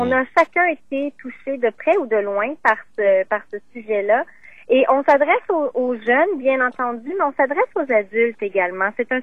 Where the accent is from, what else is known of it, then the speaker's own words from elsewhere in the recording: Montreal, Quebec, Canada; now in Ottawa, Canada; moi, j'ai grandi à Montréal. Je suis née à Québec, j'ai grandi à Montréal et là, ça fait à peu près 6 ans que je suis dans la région d'Ottawa.